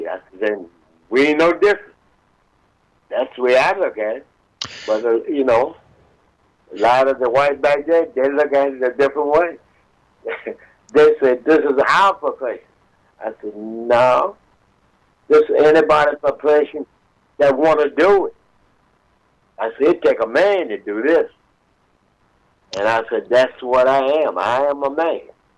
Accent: Washington, District of Columbia, United States; He used to come to my hometown, Washington, D.C.

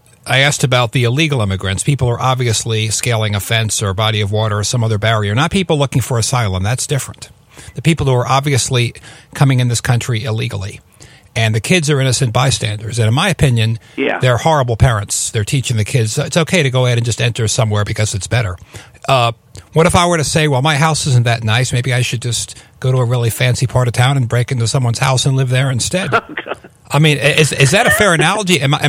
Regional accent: United States; As an American, I'm very upset, very upset over this.

